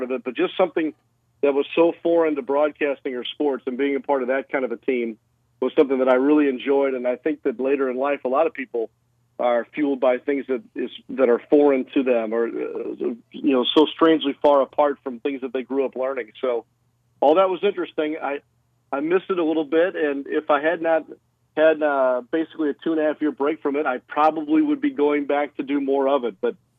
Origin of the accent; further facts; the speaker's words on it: St. Louis, Missouri, United States; But look, I grew up in St. Louis, Missouri, and I grew up a baseball guy.